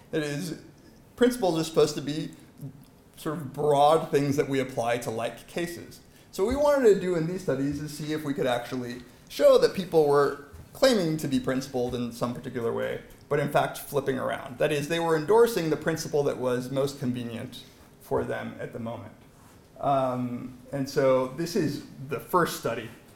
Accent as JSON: {"language": "English", "country": "United States", "tie": "born or raised there", "said": "when I realized as a young child growing up in America, what Hiroshima and Nagasaki really were"}